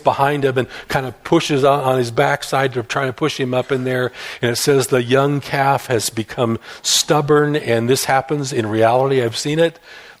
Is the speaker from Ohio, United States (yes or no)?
no; Iowa, United States; I can tell you, this may surprise you, but I come from Iowa.